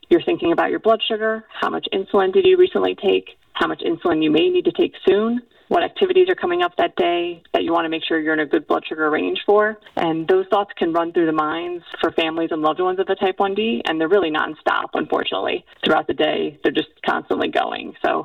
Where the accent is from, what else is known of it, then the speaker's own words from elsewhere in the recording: Maryland, United States; now in Oakland, United States; So I grew up in Maryland, living in Oakland now. The summers in Maryland are very hot and can get very humid